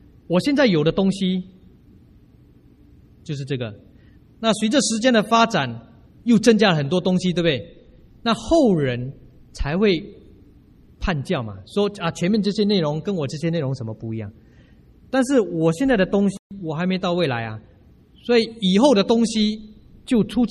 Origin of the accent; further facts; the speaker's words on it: China; 我们中国文化本来就受儒家的影响